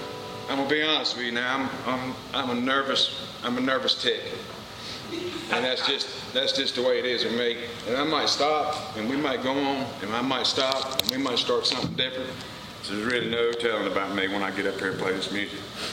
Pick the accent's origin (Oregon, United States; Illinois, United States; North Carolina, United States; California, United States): North Carolina, United States; Greensboro; now in Greensboro, United States; I moved from Greensboro, North Carolina about 5 years ago. And lo and behold, I went from Greensboro, North Carolina to Greensboro, Georgia.